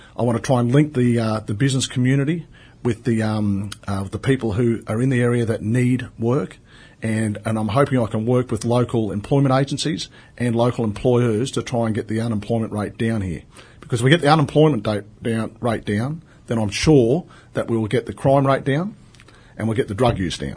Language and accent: English; Kallangur, Queensland, Australia; I'm just an everyday Aussie, like most other people. I was born and bred in Kallanga.